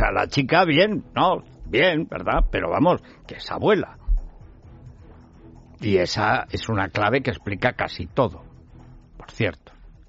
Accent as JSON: {"language": "Spanish", "town": "Teruel", "region": "Aragon", "country": "Spain", "said": "los únicos que pagamos el pato somos los de Teruel."}